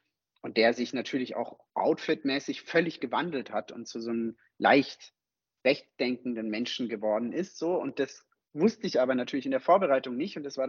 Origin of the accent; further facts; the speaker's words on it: Konstanz, Baden-Württemberg, Germany; accent: Alemannic; also ich bin ja in Konstanz aufgewachsen und spreche halt alemannisch und badisch.